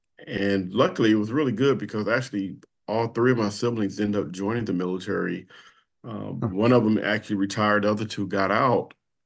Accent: Compton, California, United States; So I grew up in Compton, California. Those that know the movie Boys in the Hood.

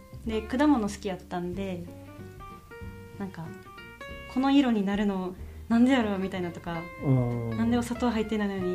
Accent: Osaka, Japan; 私大阪出身で、

